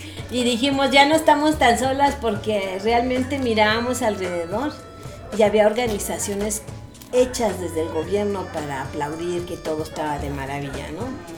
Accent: Mexico; pues somos todos los mexicanos que pagamos impuestos, ¿no?

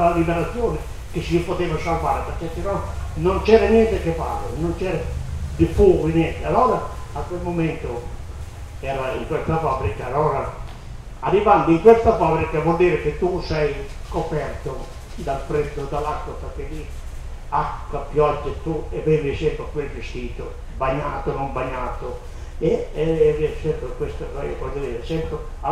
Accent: Bologna, Emilia-Romagna, Italy; E finché eravamo noi di Bologna, eravamo in 91, siamo di Bologna

